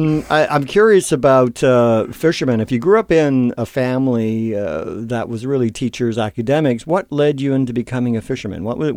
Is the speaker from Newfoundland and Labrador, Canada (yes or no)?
yes; Newfoundland and Labrador, Canada; I asked these questions because I was raised in Newfoundland.